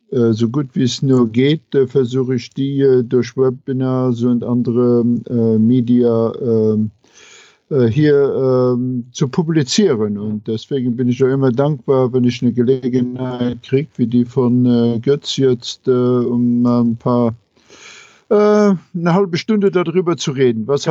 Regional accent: Luxembourg; moved away as an adult; also born or lived in Saarbrücken; now in United States; Ja, ich bin in Luxemburg aufgewachsen. Ich bin in Deutschland. Ich habe meine Universität in Deutschland gemacht, in Saarbrücken

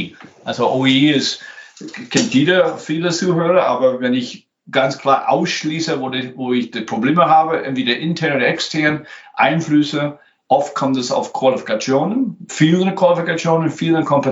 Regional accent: New York, United States; German is a second language; now in Germany; wie Dinner for One, kennt vielleicht jeder Deutsche. Bin ursprünglich aus New York. Ich sage inzwischen aus Kanada

